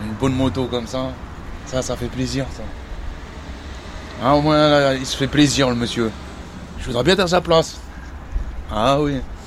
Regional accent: Lille, Hauts-de-France, France; also born or lived in Paris; De Lille. Je suis du Nord. Je suis parti de Lille, je suis parti sur Paris. J'habitais à Paris.

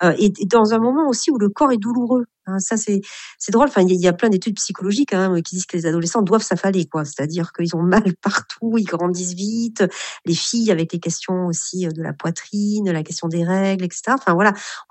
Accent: Bordeaux, Nouvelle-Aquitaine, France; moi, je suis de Bordeaux

